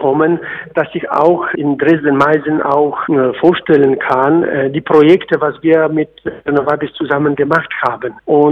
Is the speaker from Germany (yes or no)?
no; Poland; German is a second language; sagt man bei uns in Polen ein Sprichwort, von Korn zu Korn, es kann man einen Sack sammeln.